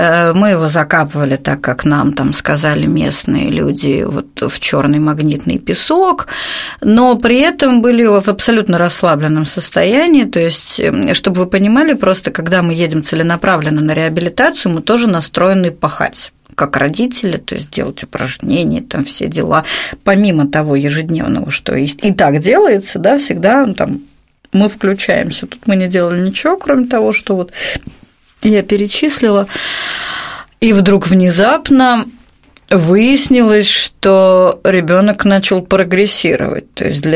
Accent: Moscow, Russia; я из Москвы.

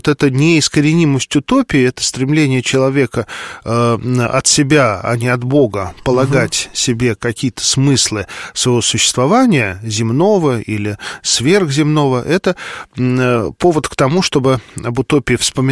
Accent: Moscow, Russia; я рос в Москве.

